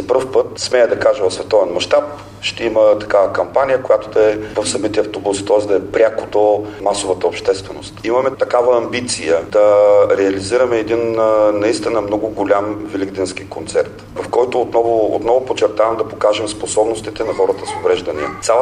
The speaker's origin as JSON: {"language": "Bulgarian", "town": "Burgas", "region": "Burgas Province", "country": "Bulgaria", "tie": "born or raised there", "said": "Аз държа в моя роден град Бургас да се случат нещата."}